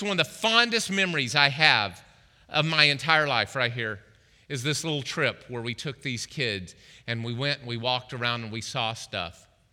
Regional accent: Oklahoma, United States; The wind, I grew up in Oklahoma.

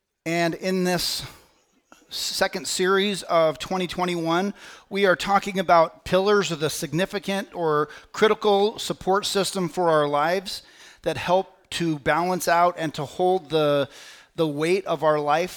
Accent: United States; As American people, we love our freedom so much

